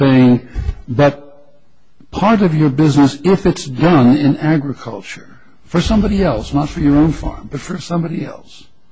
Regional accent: California, United States; I'm a Californian, we use plain meaning

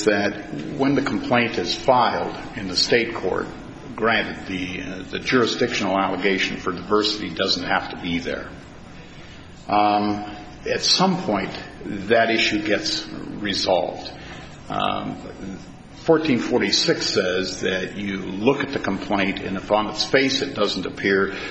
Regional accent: Missoula, Montana, United States; I'm from Missoula, Montana, and I'm representing Bankers Life in this matter, Your Honors.

